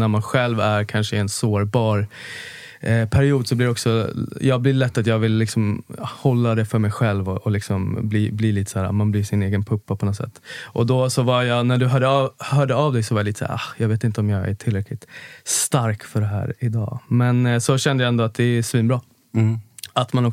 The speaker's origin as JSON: {"language": "Swedish", "town": "Nacka", "region": "Stockholm County", "country": "Sweden", "tie": "born or raised there", "said": "jag är uppvuxen ute i Nacka som är en stor förort till Stockholm där det finns både jättefina områden och mindre fina områden. Jag är liksom uppvuxen i lägenhetsområden med mamma, pappa, två syskon."}